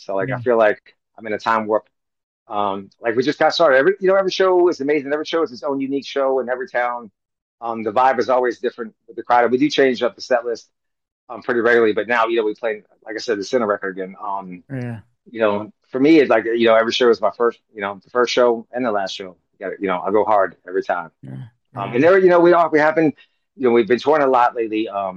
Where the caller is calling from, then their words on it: Dallas, Texas, United States; Yeah, I'm at the house, man. Dallas, Texas.